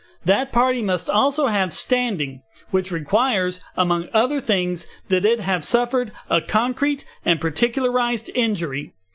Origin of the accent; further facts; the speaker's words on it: North Carolina, United States; my home state of North Carolina shamefully passed a similar constitutional amendment.